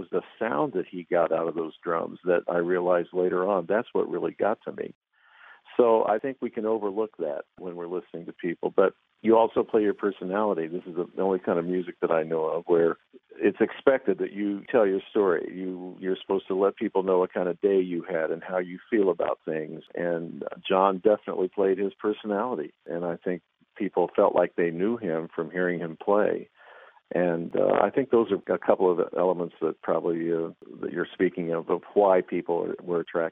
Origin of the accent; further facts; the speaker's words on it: Richmond, Indiana, United States; also born or lived in Bloomington; when I was growing up in Indiana, Richmond, Indiana, and went to school in Bloomington.